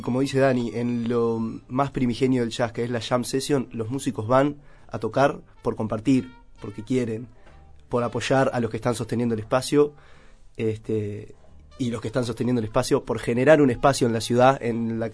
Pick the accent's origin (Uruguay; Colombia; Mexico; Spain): Uruguay; El trombón, bueno, como buen uruguayo yo también empecé por la guitarra, ¿no?